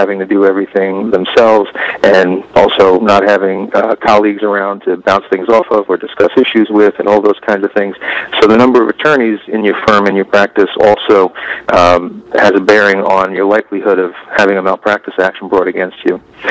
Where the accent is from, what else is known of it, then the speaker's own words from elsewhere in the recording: New York, United States; I'm from New York, and I come from a New York perspective